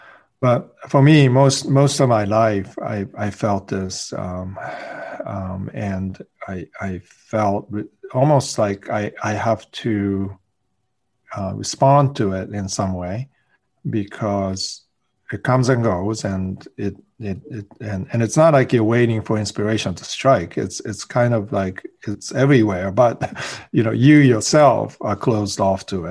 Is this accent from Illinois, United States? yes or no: no; Boston, Massachusetts, United States; born there; also born or lived in Sweden / Japan; I was in Sweden at the time. I was born in Boston in United States, and then my father was a research scientist, so we were in Sweden and then in Japan.